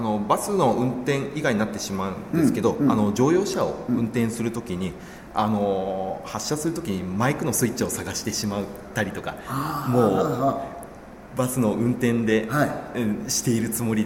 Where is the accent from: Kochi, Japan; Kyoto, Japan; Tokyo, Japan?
Tokyo, Japan; 私は生まれも育ちも東京でして